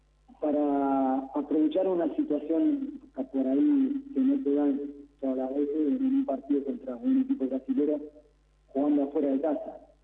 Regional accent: Uruguay; moved away; hace muchos años que estoy afuera, pero soy uruguayo

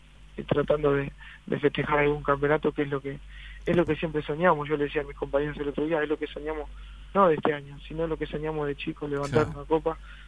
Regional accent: Montevideo, Uruguay; No, yo soy de Flor

